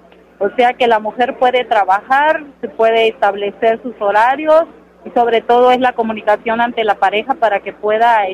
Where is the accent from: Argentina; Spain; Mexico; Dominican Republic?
Mexico; Salina Cruz, Oaxaca; yo soy de Salina Cruz, le digo que en Salina Cruz es una ciudad cosmopolita